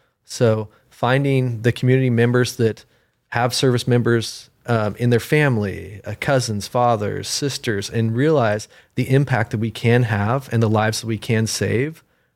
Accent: Ridgefield, Washington, United States; now in Bellingham, United States; I am the executive director of Growing Veterans. And I'm from Ridgefield, Washington, so down south, and I've been in Bellingham since 2019.

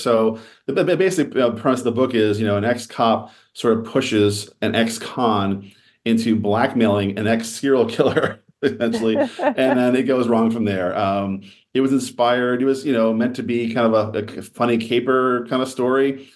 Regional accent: East Coast, United States; I'm from the East Coast, so I'm like, rain, whatever. I'm used to, you know, fighting snow

